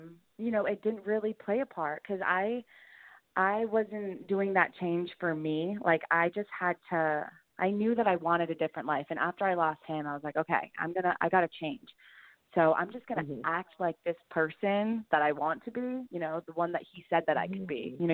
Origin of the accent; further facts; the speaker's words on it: Maine, United States; But I grew up in Maine in a big family, and I was involved in sports my entire life.